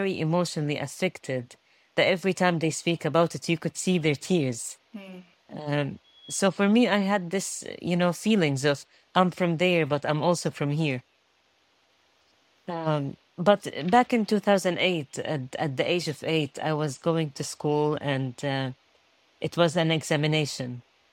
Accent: Gaza Strip, Palestine; me as a child growing up in Gaza

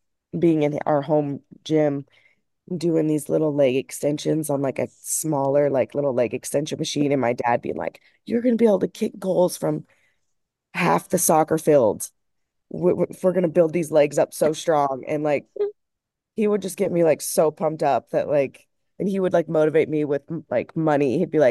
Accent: Arizona, United States; I grew up in Arizona, so I didn't get to do those as much.

